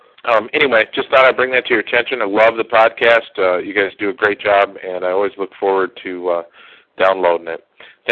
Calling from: St. Clair Shores, Michigan, United States; I'm calling from St. Clair Shores, Michigan.

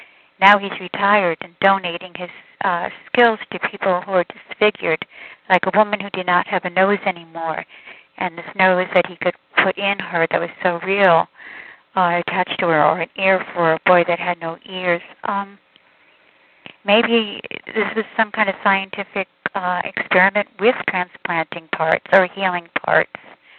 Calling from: Connecticut, United States; I am calling from Connecticut

